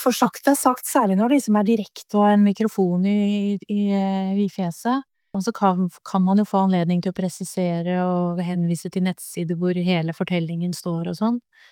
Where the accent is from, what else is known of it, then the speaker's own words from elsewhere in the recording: Bærum, Akershus, Norway; also born or lived in Oslo; now in Sunnmøre, Norway; Jeg har vokst opp på det flate Østlandet. Vi vet jo ikke hva vi driver med der nede, egentlig. Jeg har vokst opp i Bærum, og bodd mange år i Oslo, og så ble det Sunnmøre.